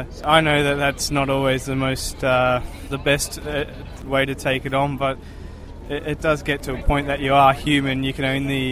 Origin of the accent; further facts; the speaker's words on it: Tasmania, Australia; At the end of the day, I'm a kid from Tasmania who moved to Italy to ride my bike, and look what's, you know, brought me to.